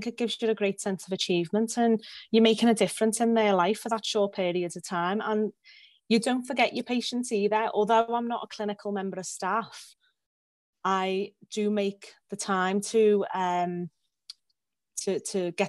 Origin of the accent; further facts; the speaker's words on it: Liverpool, North West England, United Kingdom; It's a biography, starting off about me, how growing up in Liverpool, coming from a really close, strong family.